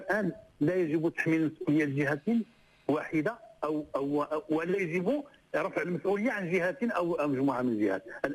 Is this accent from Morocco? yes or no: yes; Morocco; هذه أساسية خصنا نفهموا احنا كمغاربة.